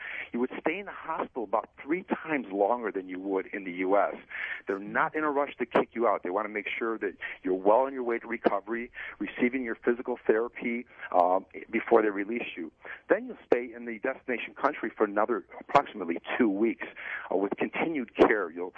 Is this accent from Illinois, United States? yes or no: yes; Chicago, Illinois, United States; Great to be with you today in my hometown of Chicago.